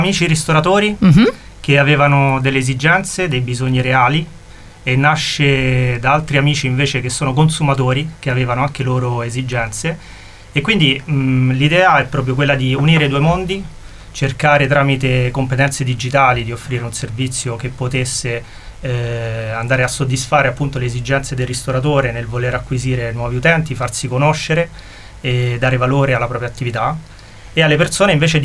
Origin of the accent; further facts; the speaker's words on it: Latina, Lazio, Italy; Io non sono nato a Latina, ma mi sono trasferito qui quando avevo 10 anni e mi sono innamorato del territorio.